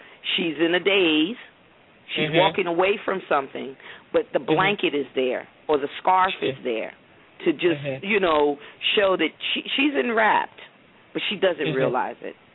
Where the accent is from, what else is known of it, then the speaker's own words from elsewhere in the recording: Somerset, New Jersey, United States; I'm from Somerset, New Jersey.